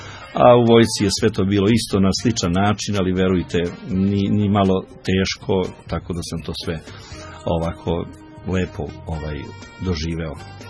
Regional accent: Kragujevac, Šumadija, Serbia; i ja sam Kragujevčanin i ja

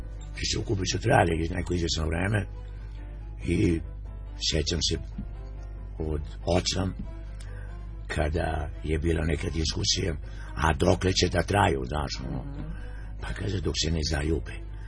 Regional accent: Belgrade, Serbia; Pa na Fontani, tu sam od 57. godine.

